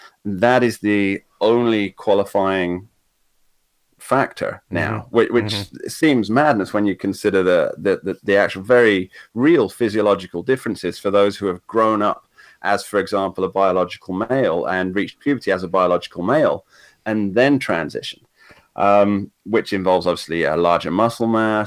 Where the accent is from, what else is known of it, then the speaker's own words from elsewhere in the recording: United Kingdom; I am European. I am British. I'm just not part of the European Union.